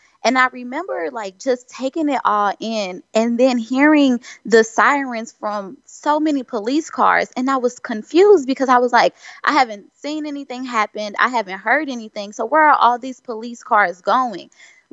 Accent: Jennings, Missouri, United States; I grew up in Jennings, Missouri, which is right next door to Ferguson.

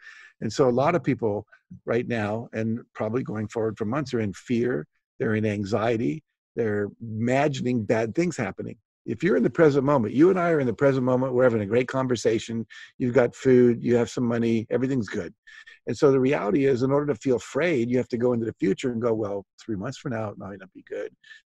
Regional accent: West Virginia, United States; I grew up in West Virginia.

